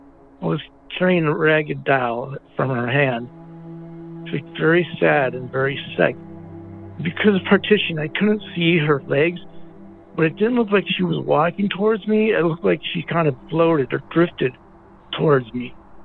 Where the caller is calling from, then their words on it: New York, United States; also born or lived in Lockport, New York; I'm calling from Western New York. Go Bills. I lived in a city nearby Lockport, New York.